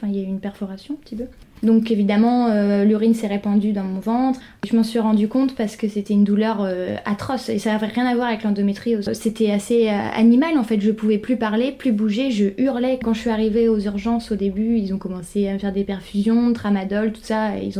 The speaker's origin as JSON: {"language": "French", "town": "Rouen", "region": "Normandy", "country": "France", "tie": "born or raised there", "said": "au CHU de Rouen, en Normandie, d'où je suis originaire en fait"}